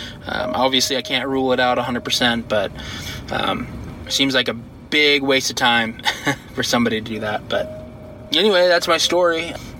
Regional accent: Washington, United States; Hey Derek … from Washington State.

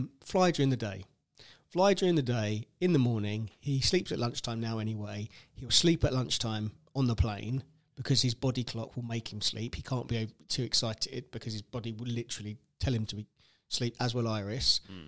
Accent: London, United Kingdom; born there; accent: American; I was born in London, but I've got an American accent. How cool is that?

